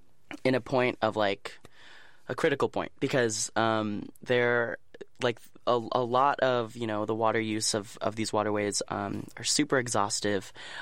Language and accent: English; Stockton, California, United States; Stockton community and, like, learning about all these really amazing people that are doing great stuff in my hometown.